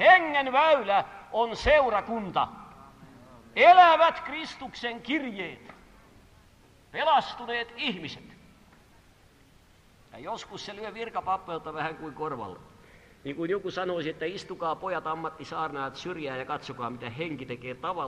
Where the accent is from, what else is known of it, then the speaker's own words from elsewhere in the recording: Tavastia, Finland; Ja minä olen hämäläinen.